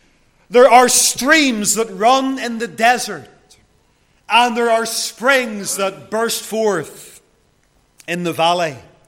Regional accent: Lisburn, Northern Ireland, United Kingdom; As a young lad growing up in Lisburn

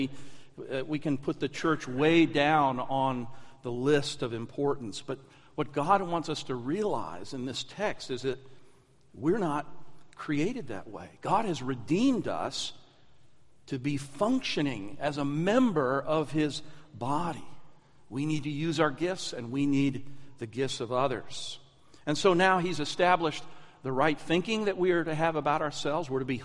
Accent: Connecticut, United States; You know, I grew up in New England and grew up in the state of Connecticut for part of my life, and we lived in an area that used to be farmland about 100 years earlier.

